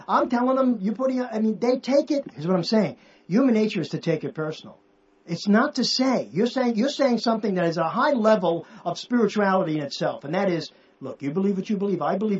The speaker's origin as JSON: {"language": "English", "region": "New York", "country": "United States", "tie": "born or raised there", "said": "And maybe, I don't know if this is just from growing up in New York, but I always tell this story"}